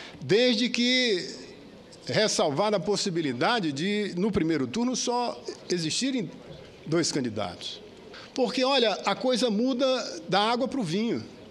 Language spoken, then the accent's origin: Portuguese; Acre, Brazil; E vem lá da minha terra, do Acre. Deputado Henrique Afonso, deputado evangélico, eleito por duas vezes deputado federal pelo PT do meu estado.